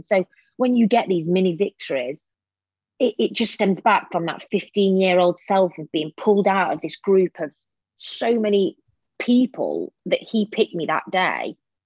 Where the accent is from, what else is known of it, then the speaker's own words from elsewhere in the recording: Derby, East Midlands, United Kingdom; You know, I come from Derby. I went to just a normal school.